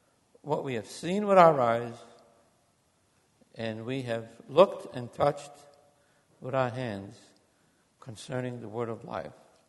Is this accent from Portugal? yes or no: yes; Portugal; I'm from Portugal, and we like to hug people